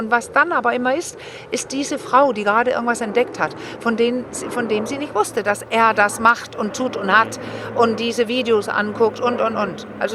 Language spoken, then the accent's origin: German; Denmark; German is a second language; Das hässliche Entlein, ich bin ja Dänin.